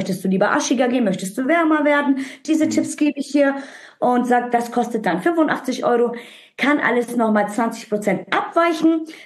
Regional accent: Turkey; Ich bin Südländerin, ich komme aus der Türkei, also ich habe türkisches Blut.

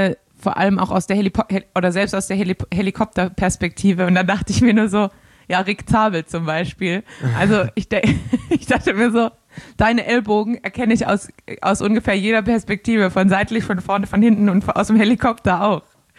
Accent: Baden-Württemberg, Germany; accent: Swabian; Du hast einfach nicht so dieses schon total angepasste Schwäbisch meinerseits

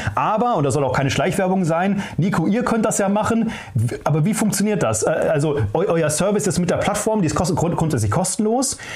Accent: North Rhine-Westphalia, Germany; wir kommen ja hier aus dem Lipperland

